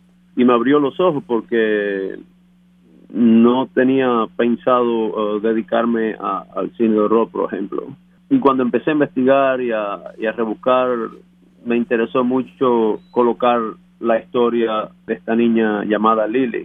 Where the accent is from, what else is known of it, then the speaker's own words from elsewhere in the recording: Cuba; yo crecí en Cuba escuchando mucha historia del campo cubano.